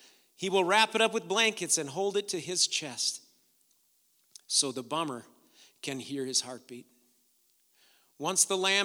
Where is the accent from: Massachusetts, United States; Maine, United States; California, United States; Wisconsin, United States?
Wisconsin, United States; Madison; He was my best friend growing up in Madison, Wisconsin.